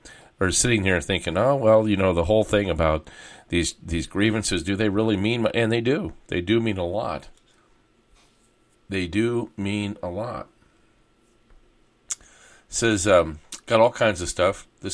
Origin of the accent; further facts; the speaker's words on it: California, United States; I grew up around the Rose Bowl, went to many Rose Bowls, went to many Rose Parades as a kid growing up